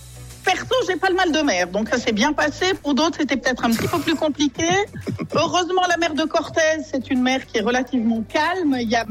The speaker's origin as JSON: {"language": "French", "region": "Valais", "country": "Switzerland", "said": "Donc voilà, on est plein de Valaisans."}